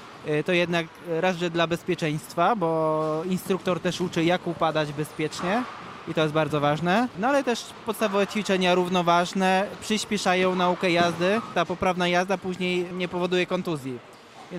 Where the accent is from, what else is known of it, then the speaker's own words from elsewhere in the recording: Sanok, Subcarpathian Voivodeship, Poland; No pochodzę z Sanoka, więc tam bardzo dużo osób trenuje hokej